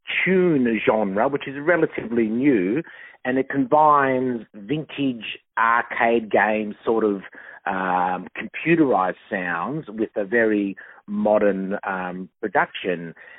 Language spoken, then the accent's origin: English; Melbourne, Victoria, Australia; Well, yes, I'm from Melbourne, Australia